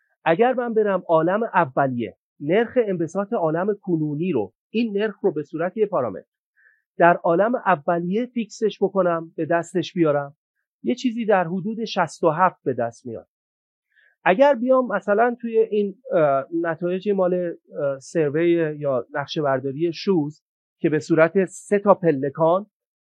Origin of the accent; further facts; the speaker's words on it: Iran; ما ایرانی هستیم